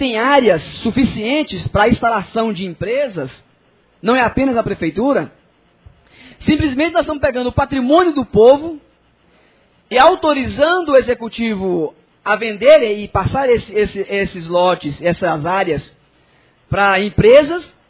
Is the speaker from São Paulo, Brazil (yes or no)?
no; Formosa, Goiás, Brazil; born there; nós que nascemos aqui em Formosa, nós estamos vendo o tamanho do crescimento que Formosa está tendo.